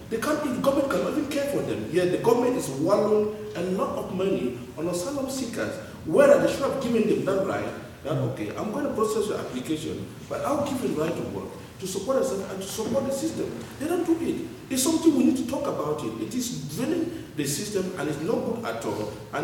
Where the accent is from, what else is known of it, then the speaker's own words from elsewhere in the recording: Cameroon; moved away as an adult; now in United Kingdom; I am a refugee and I've got refugee status. I come from Southern Cameroon.